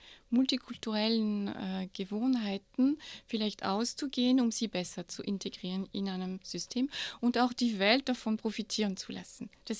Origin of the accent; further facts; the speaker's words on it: Grand Est, France; German is a second language; moved away as an adult; now in Austria; Ich komme ursprünglich aus Frankreich. Ich komme aus dieser sogenannten Champagne-Ardennen-Gegend und habe im Laufe meines Studiums ein Praktikum in Österreich gemacht, wo ich meinen Mann kennengelernt habe, bin dann geblieben